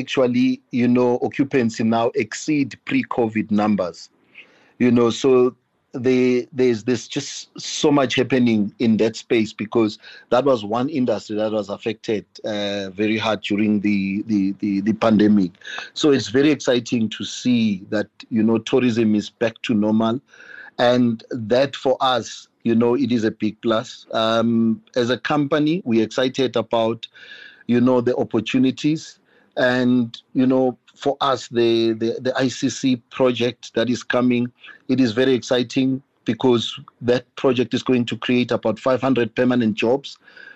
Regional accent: Mpumalanga, South Africa; I'm from Mpumalanga, from a family of eight, six boys and two girls. My father was a mine worker, and I left home when I finished matric in 94, and I ran away, actually, because I didn't want to work at the mines.

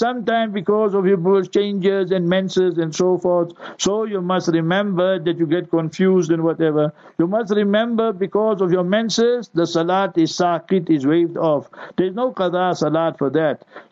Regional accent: South Africa; I said, I'm from South Africa.

